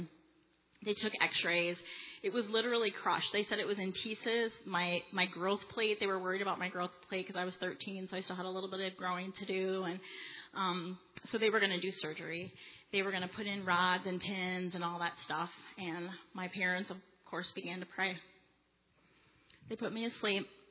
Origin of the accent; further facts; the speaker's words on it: Wisconsin, United States; moved away; also born or lived in Illinois; So then 3 years later, we moved to Wisconsin. I was born in Illinois. We moved to Wisconsin in 1979. I was now 13 years old.